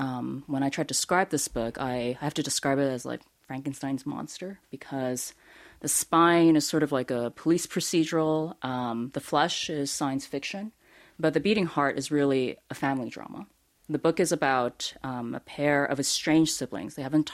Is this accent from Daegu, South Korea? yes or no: no; Seoul, South Korea; also born or lived in New York, United States; so I grew up in Seoul in New York